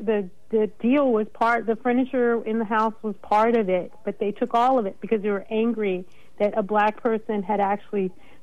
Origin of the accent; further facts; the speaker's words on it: Napa, California, United States; We were from Fairfield. I grew up in Napa.